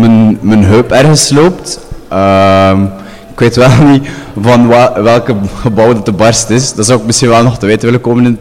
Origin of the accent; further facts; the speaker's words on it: Dendermonde, Flanders, Belgium; accent: Dendermonde; now in Oostende, Belgium; Ook begint mijn accent van de Dendermonde minder en minder duidelijk te worden.